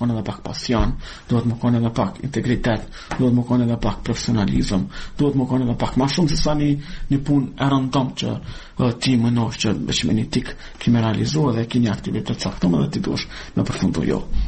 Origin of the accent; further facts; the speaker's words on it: Kosovo; Ne, si kosovar, si pjesëtar të komuniteteve roma, shkëri dhe egjiptian